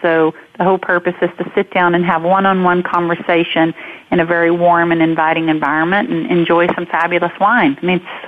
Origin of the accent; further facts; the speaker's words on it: Southern United States, United States; I grew up in the Southern Baptist Bible Belt, so that was not really something that you do.